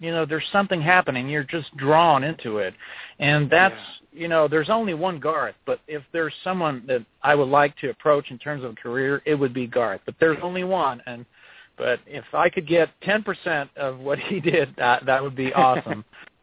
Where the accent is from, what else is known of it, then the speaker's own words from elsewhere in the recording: Quebec, Canada; first language French; English is a second language; I'm French-Canadian. I was born in the province of Quebec and grew up there, but I managed to learn English.